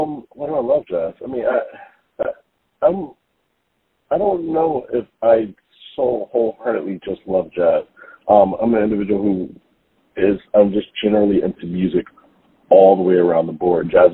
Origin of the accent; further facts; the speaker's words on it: Philadelphia, Pennsylvania, United States; You know, when I was growing up in Philly, then we're talking about not just the Philly jazz scene, we're talking about the Philly scene in general.